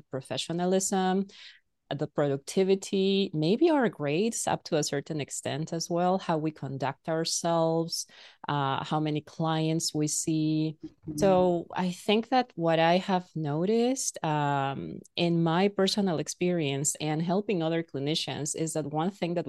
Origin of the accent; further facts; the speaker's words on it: Peru; So my undergrad education is from back in my home country in Peru, and my graduate degree is from the US, from California.